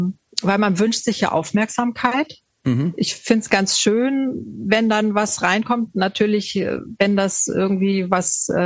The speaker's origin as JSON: {"language": "German", "region": "West Germany", "country": "Germany", "said": "weil der ja eben eine DDR-Thematik hat und ich bin Wessi."}